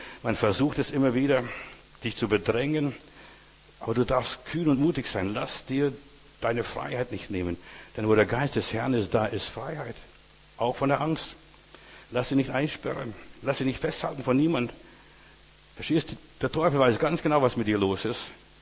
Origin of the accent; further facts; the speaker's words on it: Germany; also born or lived in Soviet Union; Ich bin ein Europäer, ich bin ein Deutscher, aber letztendlich bin ich ein Christ, ein Kind Gottes.